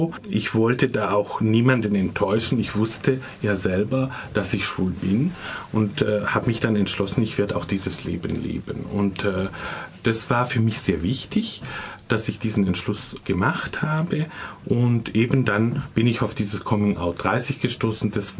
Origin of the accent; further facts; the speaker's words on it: Tettnang, Baden-Württemberg, Germany; born there; geboren bin ich in Tettnang. Das liegt am Bodensee bei Friedrichshafen. Eigentlich eine sehr kleine Gemeinde, sehr konservativ.